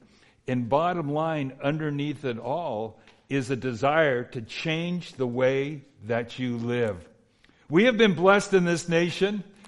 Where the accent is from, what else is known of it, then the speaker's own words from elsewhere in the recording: California, United States; My father was also a Los Angeles policeman. I grew up in Southeast LA County.